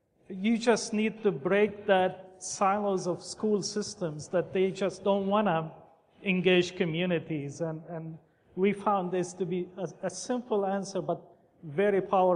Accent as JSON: {"language": "English", "town": "Detroit", "region": "Michigan", "country": "United States", "said": "because I'm from the Detroit area"}